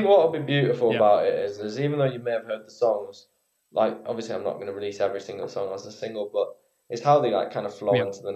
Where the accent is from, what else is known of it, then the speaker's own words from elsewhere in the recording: United Kingdom; I can't take that mantle because I'm a Brit.